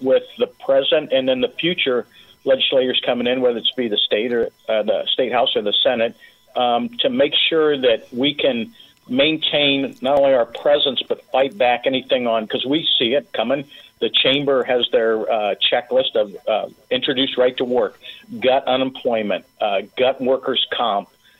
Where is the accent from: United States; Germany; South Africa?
United States; Lima, Ohio; With Bob Cupp, he's from my hometown of Lima, Ohio. I'm a union pipe fitter from that area.